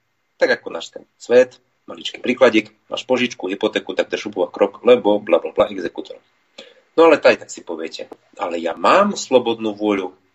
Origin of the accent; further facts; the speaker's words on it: eastern Slovakia, Slovakia; ako sa vraví u nás na východe, nevidel som, že sa na dáž zberá.